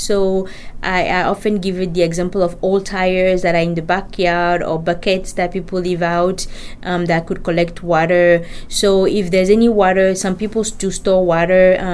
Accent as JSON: {"language": "English", "country": "Benin", "lives_now": "United States", "said": "I am originally from Benin, a country in West Africa. I did my medical school here in Omaha, Nebraska."}